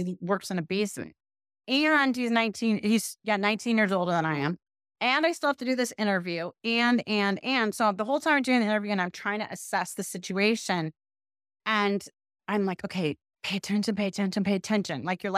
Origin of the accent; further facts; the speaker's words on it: Pasadena, California, United States; I'm from Pasadena, California. Everybody thinks I'm from New York. I am not.